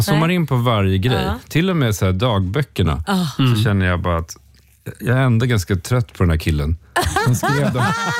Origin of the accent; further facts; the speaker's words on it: Sweden; now in United States; när man är utlandssvensk så har man ju verkligen ansträngt sig för att det här ska vara ett trygg plats för barnen